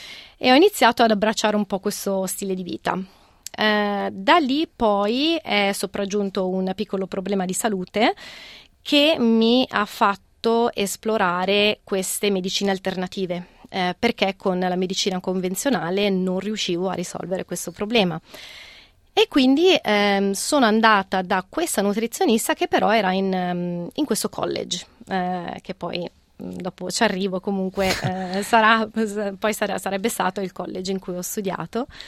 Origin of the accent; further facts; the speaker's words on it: Monza, Lombardy, Italy; now in Australia; io vengo da Monza, quindi vicino a Milano, e mi sono trasferita in Australia nel 2011. Doveva essere un'esperienza di 6 mesi, che poi è diventata un'esperienza di 13 anni quasi.